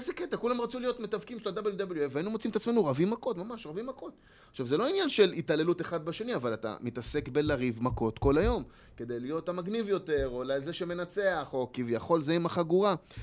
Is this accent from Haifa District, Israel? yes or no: yes; Haifa, Haifa District, Israel; גדלתי בשכונה קצת בעייתית בחיפה